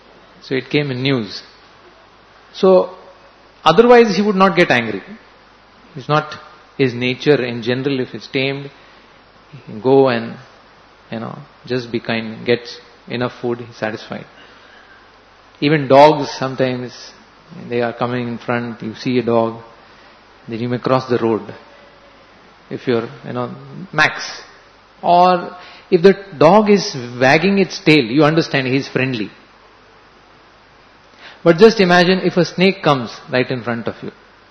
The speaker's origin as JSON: {"language": "English", "town": "Mumbai", "region": "Maharashtra", "country": "India", "said": "I'm from Mumbai."}